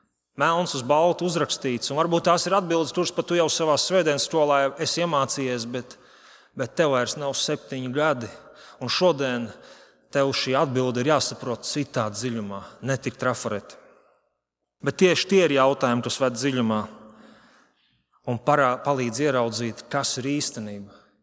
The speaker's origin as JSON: {"language": "Latvian", "town": "Ventspils", "region": "Courland", "country": "Latvia", "tie": "born or raised there", "said": "Kad es augu Ventspilī, tad es jau no, kā saka, bērnu kājas katru svētdienu, un ne tikai gāju līdz vecākiem uz baznīcu."}